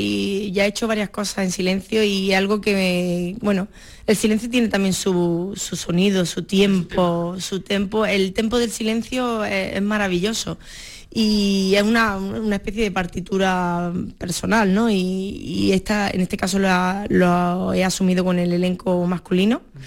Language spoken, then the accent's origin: Spanish; Granada, Andalusia, Spain; ya el miércoles me iré para mi tierra, Granada